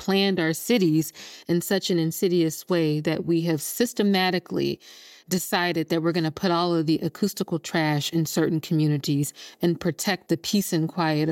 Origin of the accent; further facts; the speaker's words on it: Jackson, Mississippi, United States; Yeah, so I'm born and raised in Jackson, Mississippi.